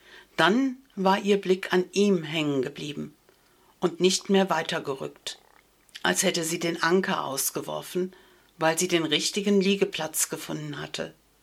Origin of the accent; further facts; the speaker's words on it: Erpel, Rhineland-Palatinate, Germany; auch in Erpel, meinem Heimatort, oder in Unkel.